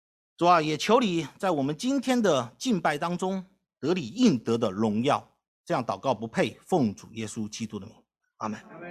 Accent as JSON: {"language": "Chinese", "town": "Wuhan", "region": "Hubei", "country": "China", "moved": "yes", "said": "我是武汉人我是在武汉出生。我说如果我还生活在武汉"}